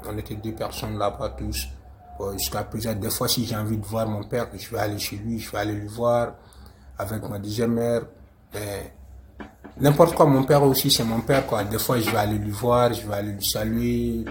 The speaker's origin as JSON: {"language": "French", "region": "Bamako", "country": "Mali", "second_language": "French", "moved": "yes", "said": "On a quitté le Mali, oui, vers Algérie."}